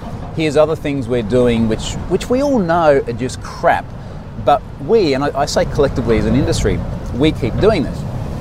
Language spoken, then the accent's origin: English; Gold Coast, Queensland, Australia; I did actually do a talk at Microsoft Ignite on the Gold Coast back in my hometown on Tuesday.